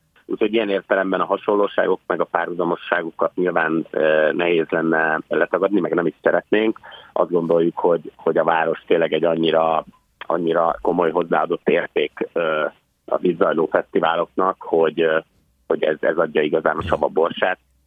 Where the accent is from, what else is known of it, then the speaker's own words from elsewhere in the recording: Sopron, Győr-Moson-Sopron, Hungary; nekünk ez a szülővárosunk Sopron